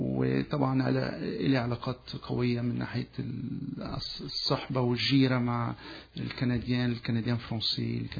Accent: Egypt; لا صراحة أنا كبرت كبران في مصر

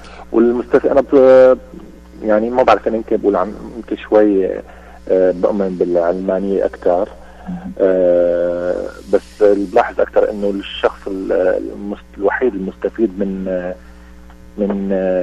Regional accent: Syria; now in Canada; احنا جاي من سوريا

